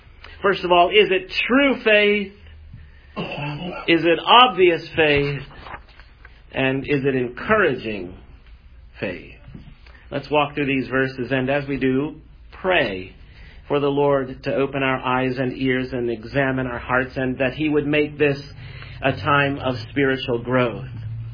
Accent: Iowa City, Iowa, United States; the towns surrounding my hometown of Iowa City Iowa developed reputations.

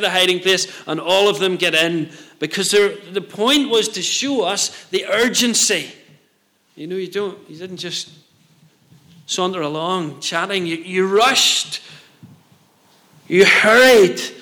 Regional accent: Ireland; now in Scotland, United Kingdom; I'm an Irish man living in Scotland.

